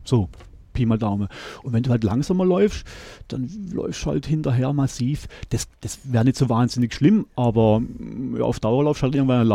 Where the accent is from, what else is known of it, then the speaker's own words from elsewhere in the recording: Schönau, Baden-Württemberg, Germany; ich komme ja aus Schönau.